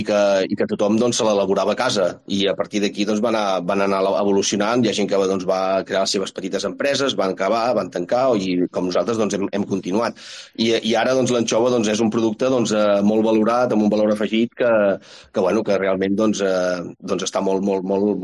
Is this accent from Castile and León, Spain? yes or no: no; L'Escala, Catalonia, Spain; Sí, jo soc de l'Escala des de que vaig néixer.